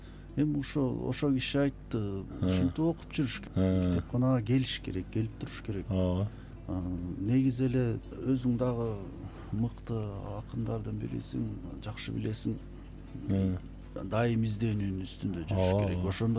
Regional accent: Kochkor, Naryn Region, Kyrgyzstan; менин кичи мекеним Кочкор Нарын областынын Кочкор району, ошол жерде төрөлүп өстүм.

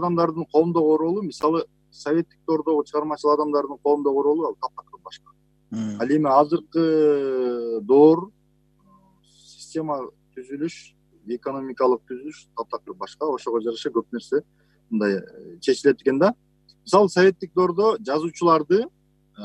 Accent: Talas, Talas Region, Kyrgyzstan; Азыр эми жана Таласта, мен Таласта өскөм да

